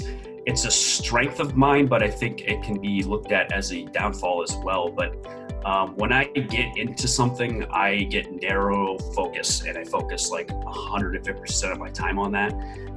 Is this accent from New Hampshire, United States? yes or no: yes; New Hampshire, United States; Of course, I grew up in New Hampshire, so there's a lot of outdoor activity.